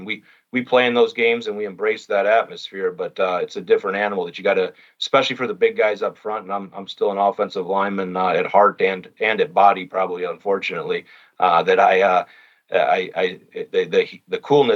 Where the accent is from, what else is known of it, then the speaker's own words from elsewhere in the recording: Cleveland, Ohio, United States; So I'm embarrassed to say this because I'm from Cleveland, Ohio. If it was 50s in Cleveland, Ohio in February, I'd be shorts and a t-shirt.